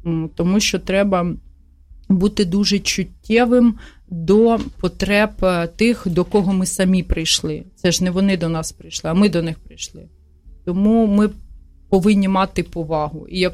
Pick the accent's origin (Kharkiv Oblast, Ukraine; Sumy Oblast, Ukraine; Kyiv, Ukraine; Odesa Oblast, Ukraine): Kyiv, Ukraine; Ukrainian is a second language; Хоч я і корінна киянка, і все життя розмовляла російською, але дуже намагаємось розмовляти українською мовою.